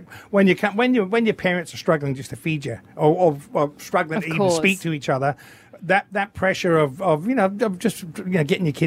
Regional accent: Scotland, United Kingdom; also born or lived in France; now in Australia; I, as a Scotsman, I remember white Christmases, and we, you know, we lived in the south of France

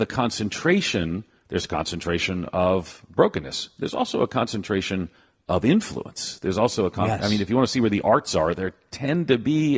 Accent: Queens, New York, United States; also born or lived in Manhasset; I was born in Manhasset, and they took me home to a place right at the edge of Queens.

